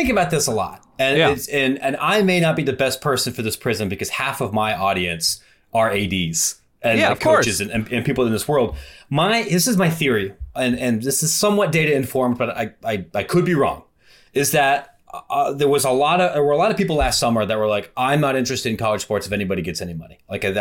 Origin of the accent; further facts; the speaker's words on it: Ohio, United States; I grew up in Ohio.